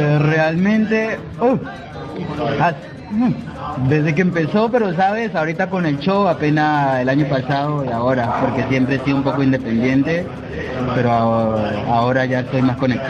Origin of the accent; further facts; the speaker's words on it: Colombia; mi gente, Colombia, como decimos nosotros, somos los embajadores colombiano del arte, del circo en Colombia. Llevamos el país en alto